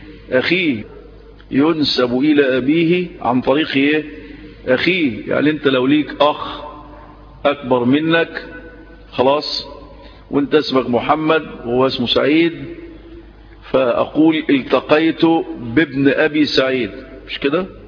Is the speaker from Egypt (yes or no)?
yes; Egypt; أن يعيد الأمن والأمان إلى بلدنا مصر